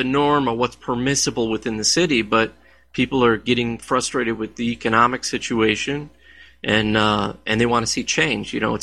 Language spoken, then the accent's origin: English; Detroit, Michigan, United States; I grew up in Detroit. In the 1960s, Detroit had a population of close to 2 million people, and now it's around 700,000.